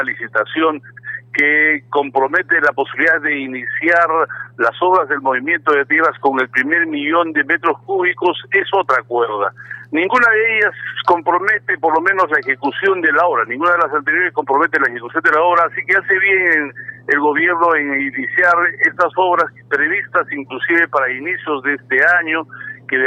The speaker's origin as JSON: {"language": "Spanish", "region": "Cusco", "country": "Peru", "said": "desearía como cusqueño que esto se resuelva"}